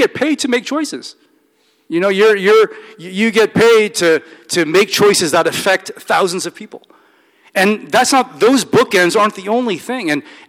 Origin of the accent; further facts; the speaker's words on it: Brockton, Massachusetts, United States; from Brockton, Massachusetts, a blue-collar town